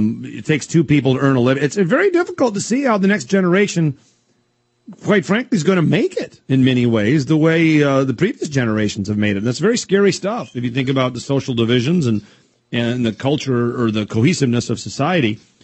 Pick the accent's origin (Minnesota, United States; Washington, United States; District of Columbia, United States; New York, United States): Minnesota, United States; My home state of Minnesota loves to tout its below national average unemployment rate.